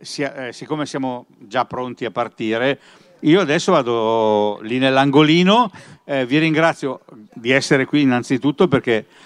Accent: Mendrisio, Ticino, Switzerland; accent: Mendrisio; Io ho l'accento di Mendrisio.

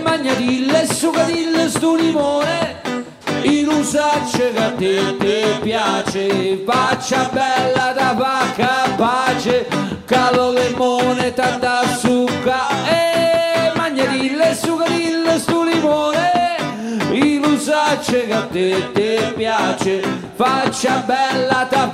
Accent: Basilicata, Italy; per questo io sono della Basilicata, del nord, e non capisco il foggiano e non capisco, insomma, però l'ho tradotto nella lingua mia, che è il mix tra lucano e campano, è là in mezzo.

